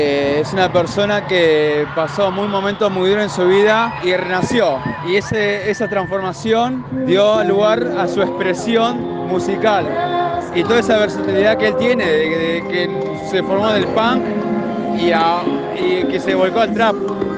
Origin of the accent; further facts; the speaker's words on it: Tigre, Buenos Aires Province, Argentina; de Tigre.